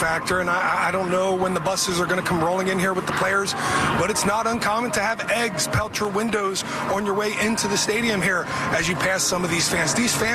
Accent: Wisconsin, United States; accent: Wisconsin; Well, in my best Wisconsin accent, I'll say yeah, no

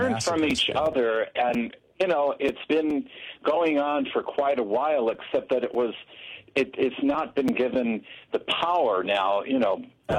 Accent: New York, United States; I grew up in New York, some of the worst crime families.

